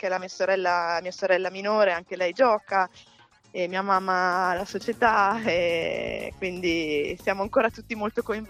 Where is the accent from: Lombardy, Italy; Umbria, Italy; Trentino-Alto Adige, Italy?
Trentino-Alto Adige, Italy; Caldaro; sono cresciuta a Caldaro, dove anche le mie compagne di classe giocavano hockey, quindi arrivo anche da un paese hockeyista